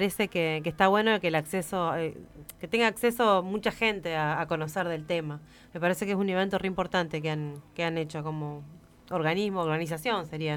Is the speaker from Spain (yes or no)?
no; Chajarí, Entre Ríos, Argentina; Bueno, yo soy de Entre Ríos y en nuestra ciudad, en Chajarí